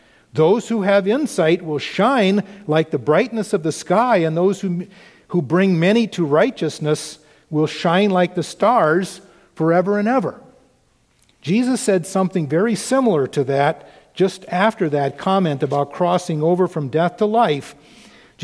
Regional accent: Oregon, United States; Growing up on the Oregon coast, that idea of ships coming into the harbor was very real.

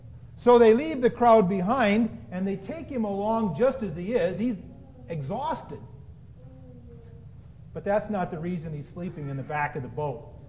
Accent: Oregon, United States; Growing up on the Oregon coast gave me lots of stories to share with the children

